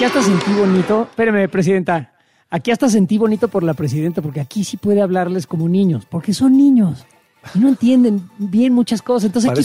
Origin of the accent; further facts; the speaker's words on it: Mexico; Los dueños del país somos los mexicanos, güey.